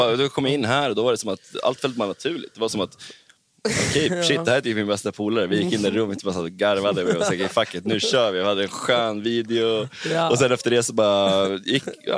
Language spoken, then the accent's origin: Swedish; Sweden; jag kommer från Sverige.